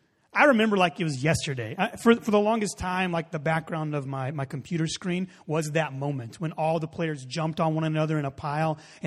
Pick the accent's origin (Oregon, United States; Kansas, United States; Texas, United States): Texas, United States; Dallas; I grew up in Dallas, Texas, so I grew up about 10 minutes from the Texas Ranger Stadium.